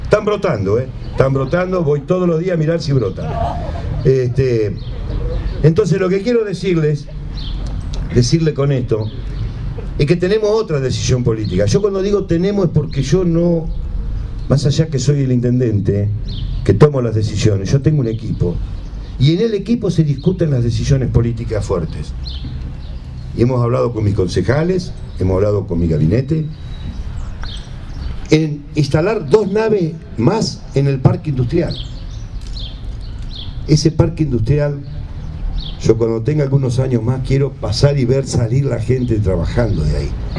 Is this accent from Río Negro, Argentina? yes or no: no; Benito Juárez, Buenos Aires Province, Argentina; hablándole a mi pueblo, en Benito Juárez.